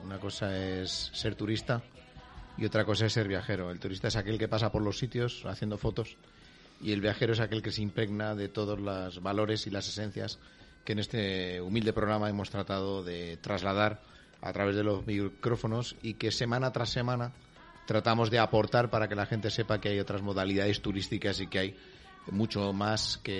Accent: Madrid, Community of Madrid, Spain; born there; yo nací en Madrid, pero yo entré en Madrid, pero Madrid no entró en mí.

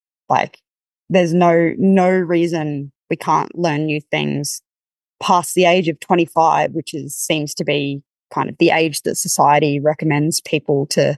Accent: Brisbane, Queensland, Australia; At least where I grew up in Brisbane, everyone swims. It's just a thing.

